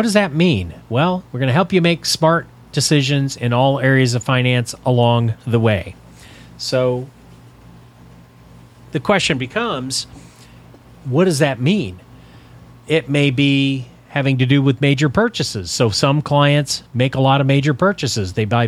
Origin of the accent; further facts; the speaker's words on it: Texas, United States; But then I grew up in Texas, so we had tornadoes in Texas, and in South Texas we had hurricanes.